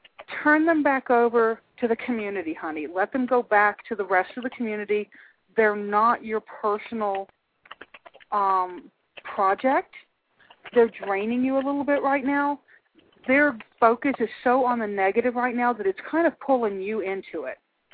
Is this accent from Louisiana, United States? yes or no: yes; Louisiana, United States; I'm from Louisiana, so it's always nice to hear somebody from that talks right.